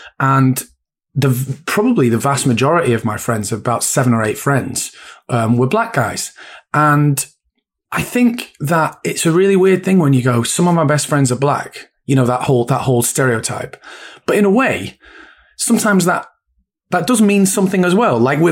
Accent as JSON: {"language": "English", "town": "Bury", "region": "North West England", "country": "United Kingdom", "tie": "born or raised there", "said": "So I grew up in Bolton, which is, I grew up in Bury, went to school in Bolton."}